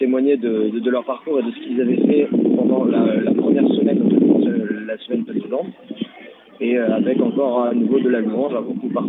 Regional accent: Bayonne, Nouvelle-Aquitaine, France; je suis originaire de Bayonne, je ne fais plus mes études dans le Pays-Bas actuellement, mais je suis originaire et toujours attaché au Pays-Bas.

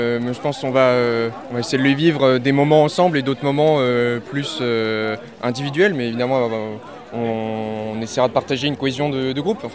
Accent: Saint-Pée-sur-Nivelle, Nouvelle-Aquitaine, France; Alors nous, on vient du Pays Basque, de Saint-Pé précisément

